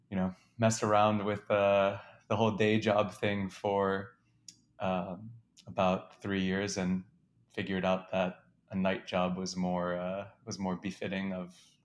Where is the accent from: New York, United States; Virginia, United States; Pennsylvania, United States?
New York, United States; New York City; So I'm from uptown. I grew up in Manhattan